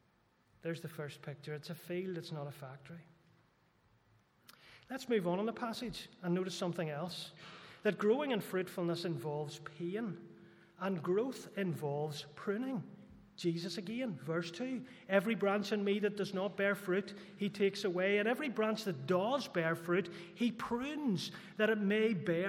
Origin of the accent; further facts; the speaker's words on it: Belfast, Northern Ireland, United Kingdom; I grew up in Belfast.